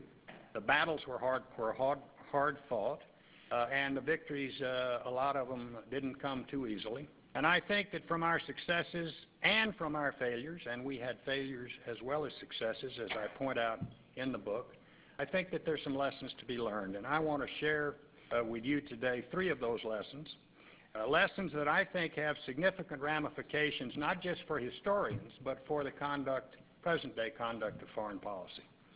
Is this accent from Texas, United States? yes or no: yes; Texas, United States; the fellow from my home state of Texas